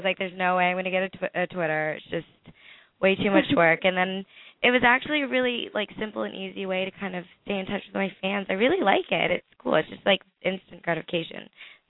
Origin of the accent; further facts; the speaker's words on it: Atlanta, Georgia, United States; because I'm originally from Georgia, and I started out in Atlanta.